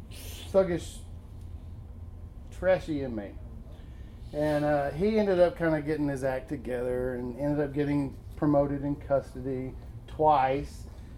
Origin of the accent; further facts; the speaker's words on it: Fort Worth, Texas, United States; So we were from basically neighboring trash neighborhoods.